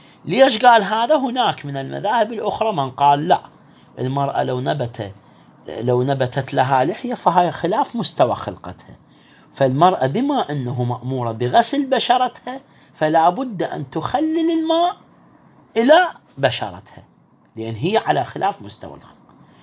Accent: Iraq; احنا عندنا بالعراق

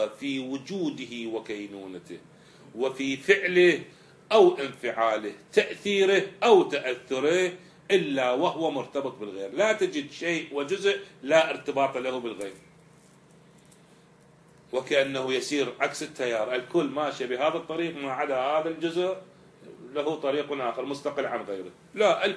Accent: Iraq; ما حصل عندنا بالعراق من منخفض جوي وبرودة وسقوط أمطار

